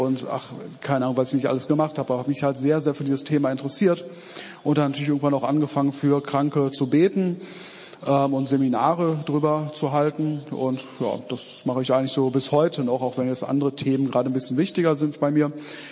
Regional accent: Remscheid, North Rhine-Westphalia, Germany; ich komme aus Remscheid. Das kennt kaum einer. Es liegt an der A1 in der Nähe von Köln und meistens kennt man Köln und Wuppertal, aber eben nicht Remscheid.

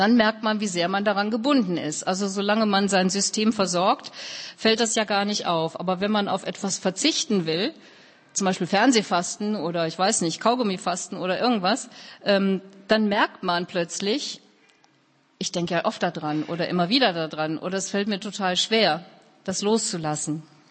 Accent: Duisburg, North Rhine-Westphalia, Germany; Jetzt komme ich aus Duisburg, aus dem Ruhrpott

